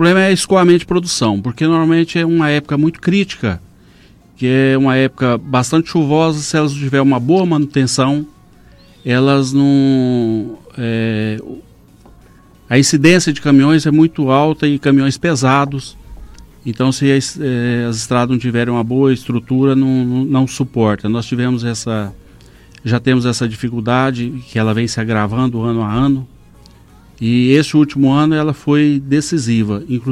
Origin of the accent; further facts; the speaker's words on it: Minas Gerais, Brazil; moved away; Então, eu sou natural do Triângulo Mineiro e vim para cá em 87, início de 88